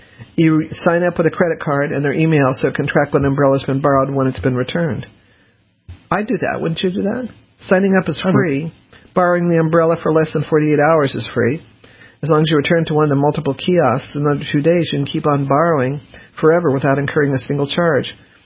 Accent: Denver, Colorado, United States; I grew up in Denver and you didn't have umbrellas.

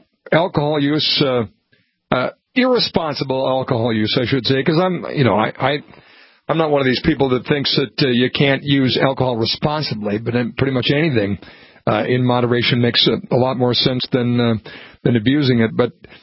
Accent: North Dakota, United States; born there; I was born in North Dakota and have been accused of sounding like a Canadian when I traveled to southern states

